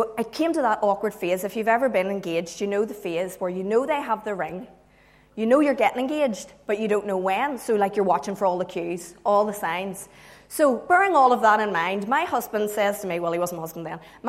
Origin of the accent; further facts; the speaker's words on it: Portadown, Northern Ireland, United Kingdom; I am married to Drew. I have two little boys, Caden and Eli. And I'm just from Portadown, just down the road